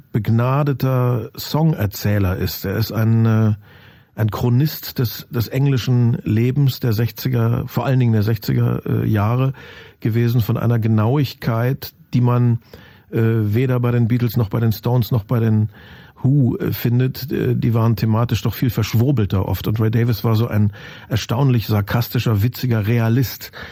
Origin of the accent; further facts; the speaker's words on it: Lusatia, Germany; Ich stamme aus der Lausitz. Meine sämtlichen Vorfahren sind aus Guben. Früher nannte man das Wilhelm-Pieck-Stadt in der DDR. Mhm. Da komme ich her und das sind meine Wurzeln.